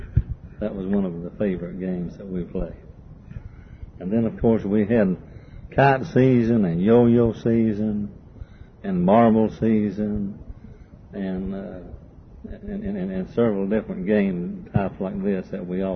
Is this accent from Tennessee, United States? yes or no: yes; Knoxville, Tennessee, United States; The community that I grew up in Knoxville was a close-knit community.